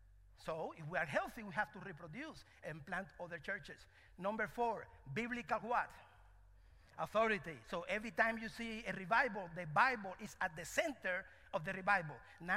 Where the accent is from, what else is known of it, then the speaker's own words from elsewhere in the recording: Cuba; English is a second language; now in United States; So, translation, I'm from Cuba. Hello, I'm Cuban, so I'm here as a missionary